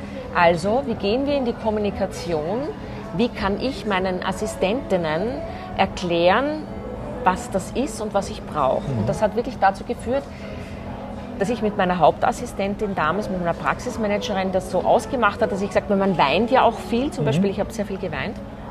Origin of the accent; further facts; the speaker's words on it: Austria; Es gibt so Burnout-Prophylaxe-Seminaren bei uns in Österreich für Selbstständige.